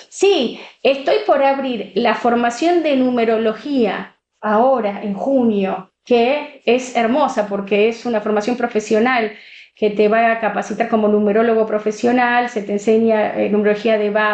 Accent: Argentina; nosotros como argentinos nos tendremos que adaptar a ese proceso.

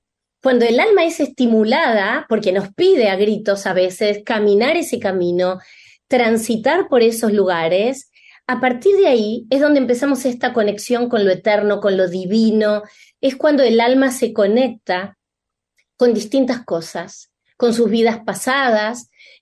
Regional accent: Argentina; estar en Buenos Aires, nuevamente en mi país

